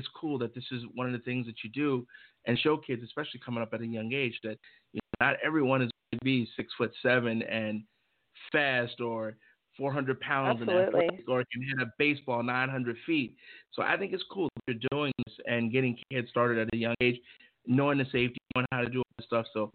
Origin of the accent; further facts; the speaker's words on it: Chicago, Illinois, United States; now in Arizona, United States; you know, we're all from Chicago, and one of our guys is from Detroit